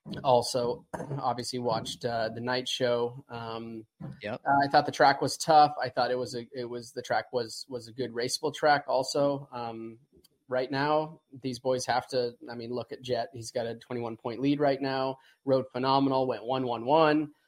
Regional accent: Seattle, Washington, United States; We're going to Seattle this weekend. As we know, it's my hometown

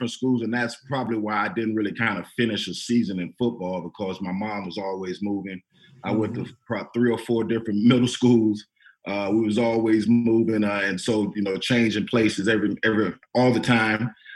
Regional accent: Florida, United States; You know, I mean, I'm from Florida, bro.

